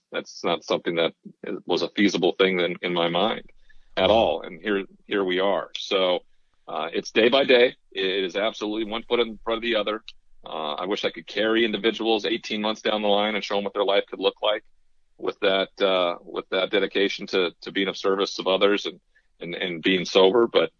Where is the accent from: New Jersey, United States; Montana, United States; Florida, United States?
Montana, United States; Great Falls; it took the sheriff's department of my hometown in Great Falls to come and save my life.